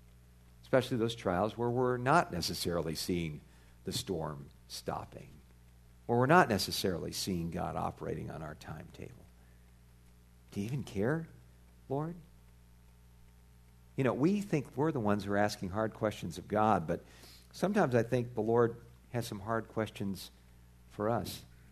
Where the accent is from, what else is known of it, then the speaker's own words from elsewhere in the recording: California, United States; Now again, growing up in Southern California, I'll tell you, one of the things we used to look forward to was the summer in Southern California